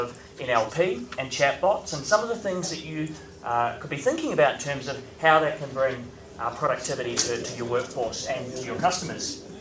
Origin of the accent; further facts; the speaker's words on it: New Zealand; now in New York, United States; So I grew up in New Zealand. I now live in New York.